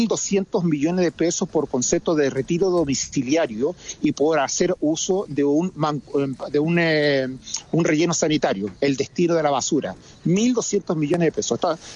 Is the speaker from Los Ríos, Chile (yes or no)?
no; Iquique, Tarapacá, Chile; y yo soy iquiqueño, nacido y criado